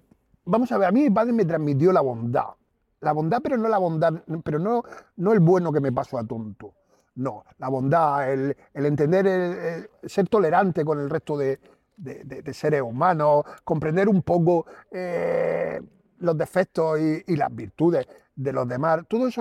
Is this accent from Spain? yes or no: yes; Murcia, Region of Murcia, Spain; yo soy de Murcia. O sea, yo nací, mi madre dice que soy el segundo que nació en el Hospital de la Vega de Murcia y tal, pero me une con Cartagena muchísimas cosas.